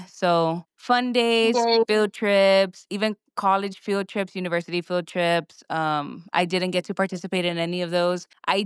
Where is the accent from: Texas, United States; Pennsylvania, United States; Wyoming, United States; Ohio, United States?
Texas, United States; Donna; also born or lived in Harlingen, United States; I'm from the Valley, born in Harlingen, raised in Donna, and then stayed in the Valley. Haven't moved anywhere outside of the Valley. The Valley is my home.